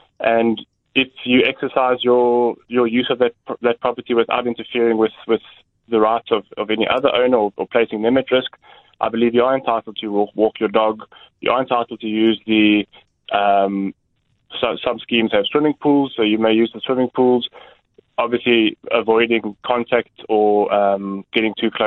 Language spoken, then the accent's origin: English; South Africa; I think it really makes me feel proud as a South African when comparing it to how other countries are approaching it.